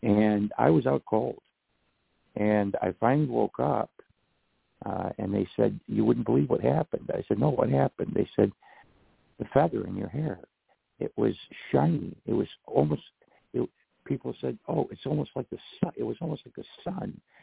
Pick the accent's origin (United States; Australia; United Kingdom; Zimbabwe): United Kingdom; England; born there; I was born in England, and I'm 48% British and 47% Irish and 3% Iberian